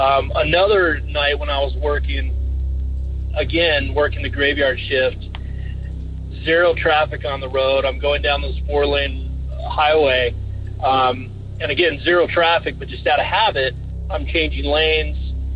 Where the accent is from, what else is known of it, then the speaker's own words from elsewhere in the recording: San Diego, California, United States; I'm from San Diego.